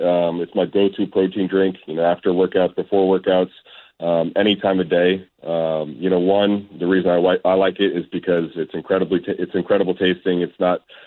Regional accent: Arizona, United States; I'm from Arizona.

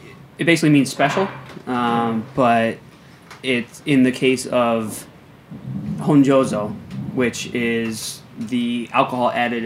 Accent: New Jersey, United States; because I'm from New Jersey. I don't grow up speaking or reading Japanese

